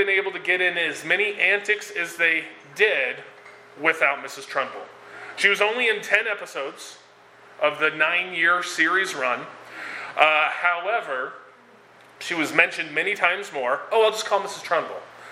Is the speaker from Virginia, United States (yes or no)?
no; Bly, Oregon, United States; One of the things is I'm from Bly, so a little over an hour out.